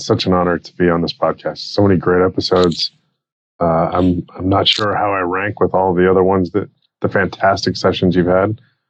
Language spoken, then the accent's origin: English; Wyoming, United States; But by the time I was at junior high, we settled in Wyoming. So I grew up in the Wild West.